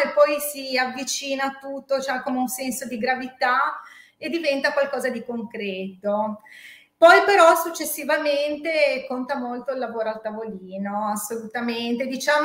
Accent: Liguria, Italy; io sono originario della Liguria di Ponente

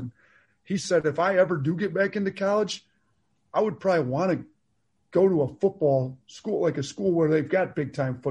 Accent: Wisconsin, United States; I grew up in Wisconsin

